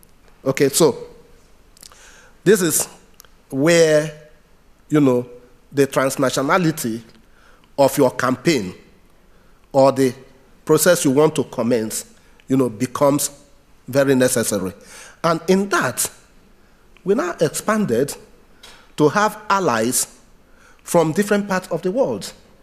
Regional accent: Nigeria; working with me as a Nigerian lawyer.

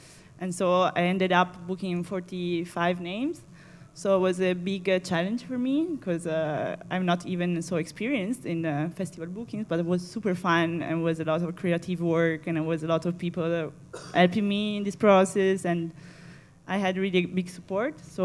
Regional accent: Italy; I come from Italy

